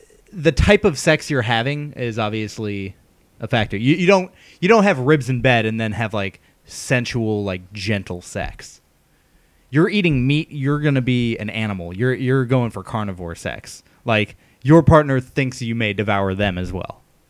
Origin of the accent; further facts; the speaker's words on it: Texas, United States; I'm Texan.